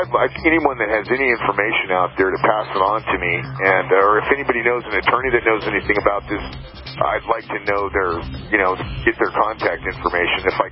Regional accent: Bakersfield, California, United States; born there; I was born in Bakersfield, California. My parents, both born in the United States.

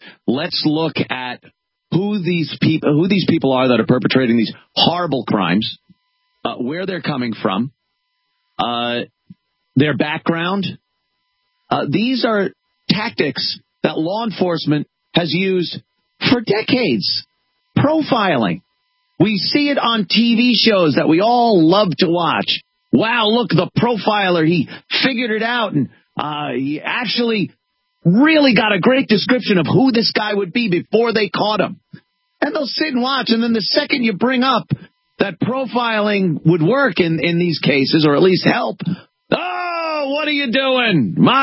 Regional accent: United States; As an American, I have some type of pride in the country that we came from.

